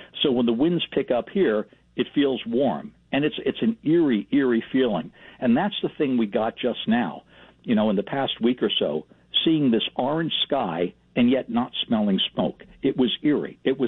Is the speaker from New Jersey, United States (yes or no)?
yes; New Jersey, United States; Now, Walter, you and I have been friends for a long time. We're both from New Jersey.